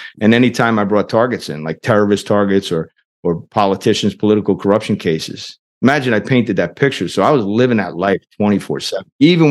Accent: New York, United States; also born or lived in Atlantic City; I said, well, I'm from New York by way of Atlantic City.

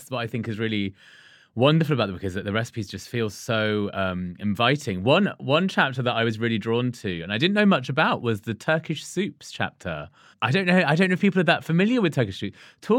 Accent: India; I mean, I'm Indian

